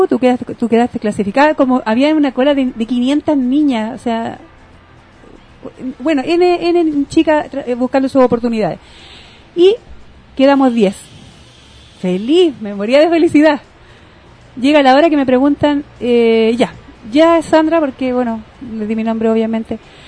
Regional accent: Lota, Biobío, Chile; also born or lived in La Pintana; yo soy del sur, más que nada, siempre digo, yo vengo de Lota, de los mineros, mi papá es de Lota. Él nos pasaba llevando a vivir allá, vivíamos un año acá, en Lota, Coronel, Talcahuano, vivíamos en diferentes pueblos por la octava región, y teníamos la casa acá en La Pintana.

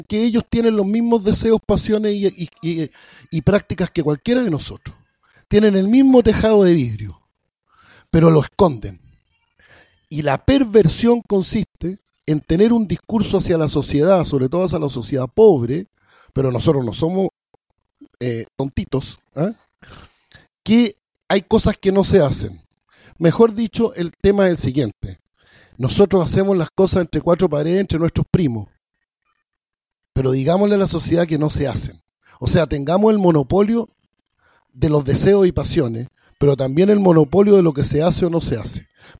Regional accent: Temuco, Araucanía, Chile; also born or lived in Villarrica; Yo soy de Temuco y de Villarrica.

